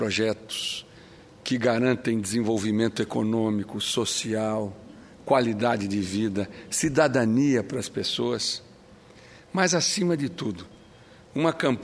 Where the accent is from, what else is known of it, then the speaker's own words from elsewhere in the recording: Corumbá, Mato Grosso do Sul, Brazil; born there; Mato Grosso do Sul, meu estado, da minha Corumbá, a cidade onde eu nasci.